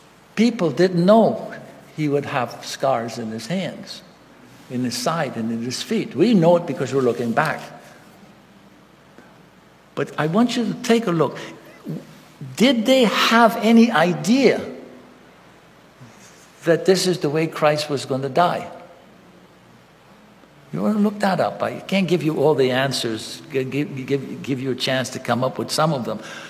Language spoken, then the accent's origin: English; Guyana; My dad was from Suriname, and my mother was from Guyana, so we grew up in Guyana.